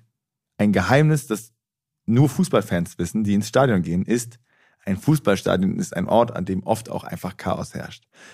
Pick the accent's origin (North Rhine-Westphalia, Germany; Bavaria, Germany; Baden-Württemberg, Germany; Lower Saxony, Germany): North Rhine-Westphalia, Germany; Cologne; ich wollte halt unbedingt ein Spiel sehen in Köln, in meiner Heimat und das Deutschlandspiel halt auch so.